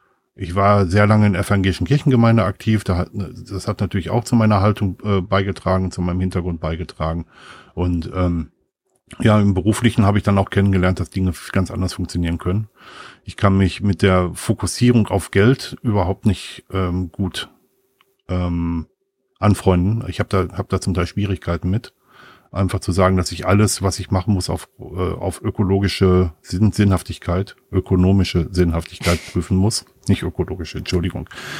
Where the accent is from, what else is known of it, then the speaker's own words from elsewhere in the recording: North Rhine-Westphalia, Germany; ich bin im Ruhrgebiet groß geworden, das heißt, ich bin in einem sehr diversen Umfeld groß geworden